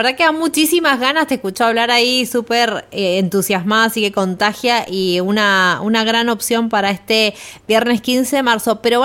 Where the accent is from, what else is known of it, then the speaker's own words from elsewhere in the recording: Mendoza, Argentina; somos los mendocinos bastante ahí tarderos